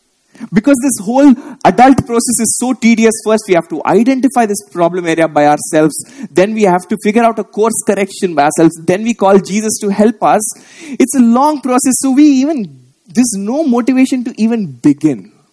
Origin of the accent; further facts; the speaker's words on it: Visakhapatnam, Andhra Pradesh, India; from Vizag, a struggling sinner who is unholy and unworthy to be God's own possession.